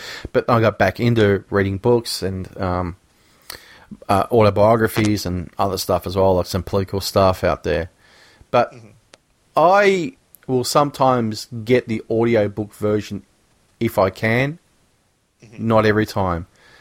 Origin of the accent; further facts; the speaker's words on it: Australia; accent: Australian; I can really lay on my accent.